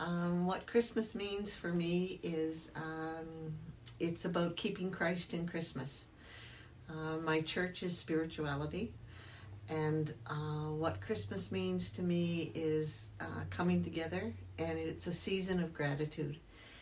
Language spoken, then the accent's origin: English; Canada; moved away as an adult; I'm from Canada. I just moved here 3 weeks ago with my sweetheart.